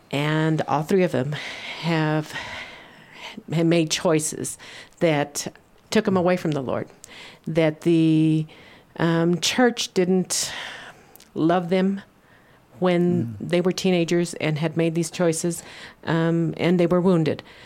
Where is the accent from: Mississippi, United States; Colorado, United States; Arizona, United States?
Colorado, United States; Colorado Springs; I'm from Colorado Springs.